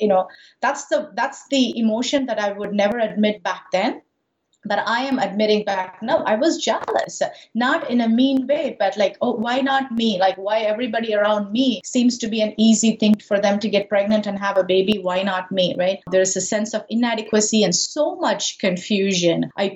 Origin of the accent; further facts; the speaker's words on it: Madurai, Tamil Nadu, India; So I'm originally from India. To be more specific, I'm from South India, from a city called Madurai. It's really famous for a very beautiful and ancient temple called Meenakshi Temple. You know, that's where I was born. I was raised in South India for pretty much all my life until I finished my college.